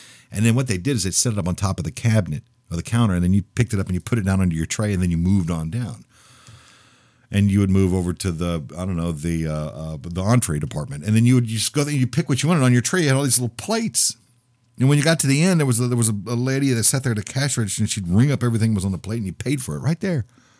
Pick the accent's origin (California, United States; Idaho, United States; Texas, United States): Texas, United States; When I was a kid growing up in Texas, we used to go to a place called Luby's Cafeteria.